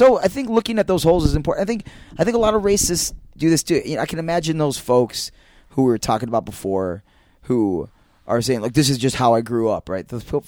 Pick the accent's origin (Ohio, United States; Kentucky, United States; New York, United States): Ohio, United States; I grew up in Ohio, in suburban Ohio